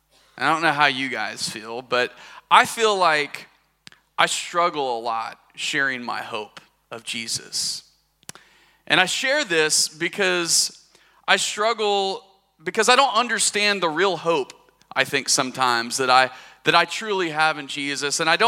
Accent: Arkansas, United States; accent: Arkansas; I am from the South. Some of you may or may not pick up on that. I've lost my Arkansas accent quite a bit. I went to school in the Midwest, so I lost it.

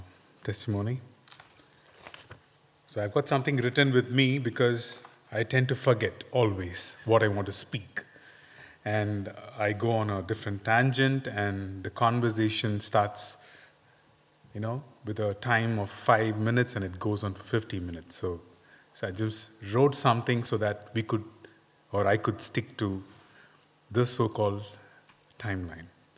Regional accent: India; I come from India, so mostly we had all the access to, you know, choose, to follow, to believe, to preach

